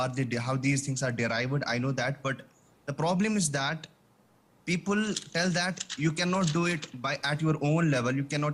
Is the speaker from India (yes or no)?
yes; Srinagar, Jammu and Kashmir, India; basically I'm from Srinagar. It's a place in Kashmir.